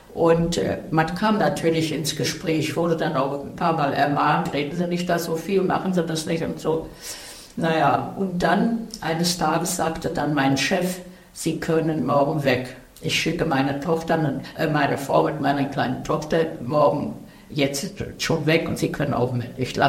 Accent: Königsberg, East Prussia, Germany; Ich komme aus Ostpreußen, aus Königsberg. Heute ist es Kaliningrad. Und wir waren ja nun wirklich etwas entfernt vom übrigen Reich.

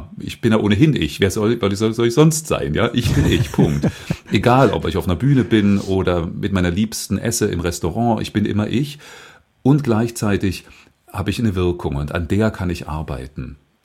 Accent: Dresden, Saxony, Germany; ich bin sehr kirchenmusikalisch groß geworden im Osten in den 70ern in Dresden

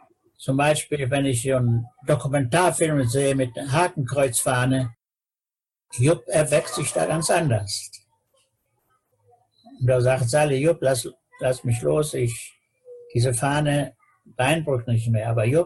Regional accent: Peine, Lower Saxony, Germany; born there; Also ich wurde eingeladen, von meiner Geburtsstadt Peine Anteil zu nehmen an die feierliche

